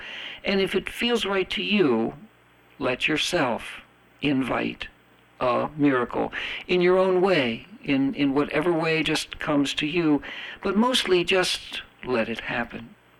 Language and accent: English; Florida, United States; You know, really, I grew up in Florida